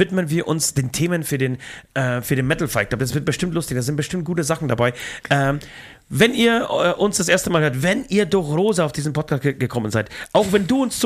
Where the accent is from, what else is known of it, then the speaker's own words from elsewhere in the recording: Poland; aber ich komme aus Polen